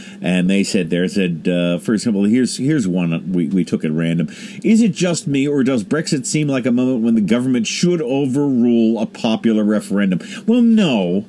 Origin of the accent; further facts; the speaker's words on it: Boston, Massachusetts, United States; Kenneth Rogoff wrote a piece for the Boston Globe, my hometown paper, and called it Britain's Democratic Failure.